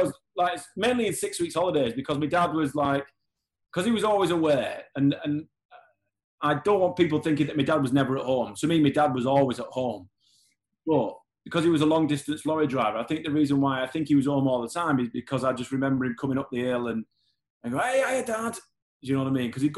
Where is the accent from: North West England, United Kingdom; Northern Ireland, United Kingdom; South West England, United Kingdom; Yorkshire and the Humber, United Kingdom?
North West England, United Kingdom; Horwich; Good, happy memories growing up in Horwich, in Bolton